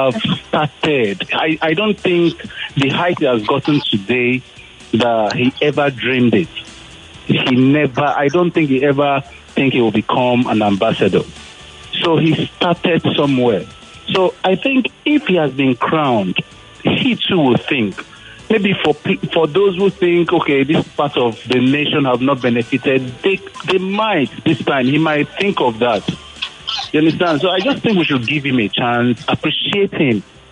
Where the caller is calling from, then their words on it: Delta, Nigeria; I'm calling from Delta State.